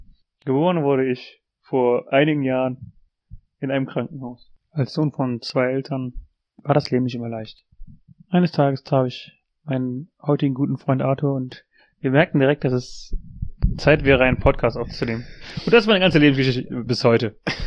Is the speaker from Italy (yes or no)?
yes; Trentino-Alto Adige, Italy; Südtirol ist ja im Norden von Italien, aber es ist halt, es ist eine deutschsprachige Region